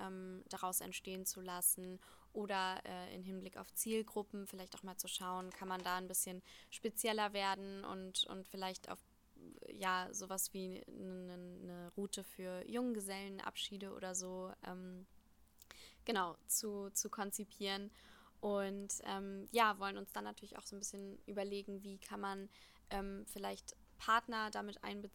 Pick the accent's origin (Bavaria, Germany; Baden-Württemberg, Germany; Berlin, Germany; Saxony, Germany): Berlin, Germany; born there; ich bin gebürtige Berlinerin, komme aber eben aus dem Teil Reinickendorf, also eher im Norden Berlins.